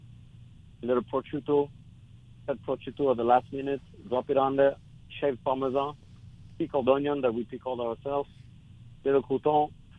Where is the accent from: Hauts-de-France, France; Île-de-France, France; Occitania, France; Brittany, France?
Occitania, France; Toulouse; English is a second language; now in United States; You know, I'm born and raised in Toulouse, so I've seen Toulouse sausage pretty much my entire childhood.